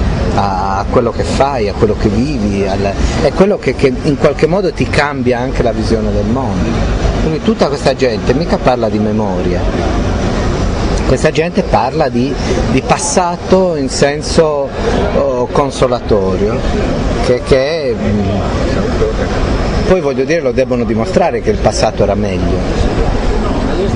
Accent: Sardinia, Italy; Io sono di quelli che portano la sebada.

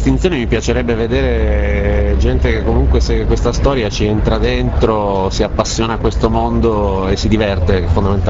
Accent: Emilia-Romagna, Italy; Io e Fabio siamo romagnoli

